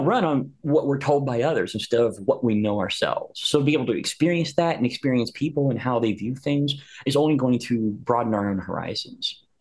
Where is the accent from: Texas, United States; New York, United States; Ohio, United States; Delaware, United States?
Ohio, United States; again, I'm a nurse from Ohio.